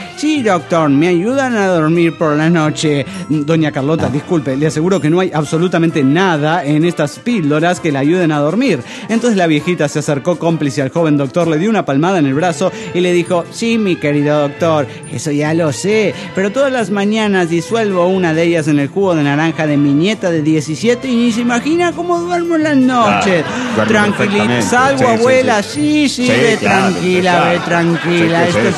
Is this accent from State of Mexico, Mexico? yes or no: yes; Tlalnepantla, State of Mexico, Mexico; de Tlanepantla, México.